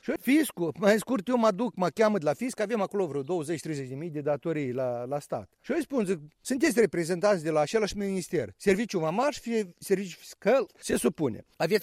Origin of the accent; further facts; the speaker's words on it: Moldova; Adică sunt niște lucruri dureroasă pentru noi ca moldoveni